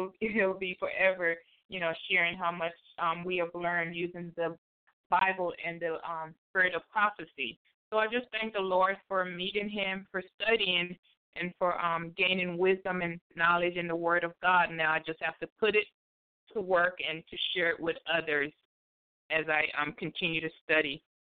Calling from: Virginia, United States; from Virginia.

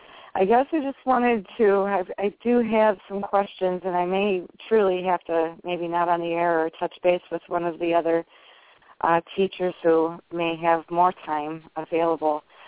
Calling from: Indiana, United States; from Indiana.

